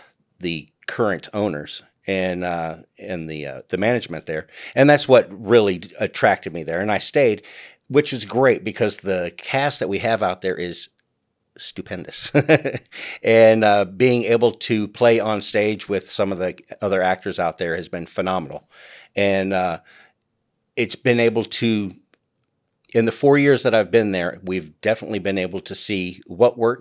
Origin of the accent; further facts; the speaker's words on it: Roanoke, Virginia, United States; born there; now in Tucson, United States; I was born in Roanoke, bounced around the country for a little bit, military family. And at 16, I kind of went on my own and have ended up here in Tucson.